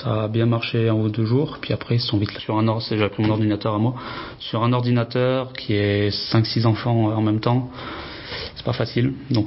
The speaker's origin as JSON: {"language": "French", "town": "Saint-Étienne", "region": "Auvergne-Rhône-Alpes", "country": "France", "said": "j'ai 21 ans et je viens de Saint-Étienne."}